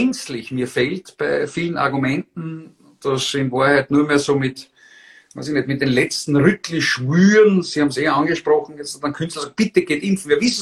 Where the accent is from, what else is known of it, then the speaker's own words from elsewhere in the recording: Austria; jetzt sind wir Österreicher Flinschis auf der Landkarte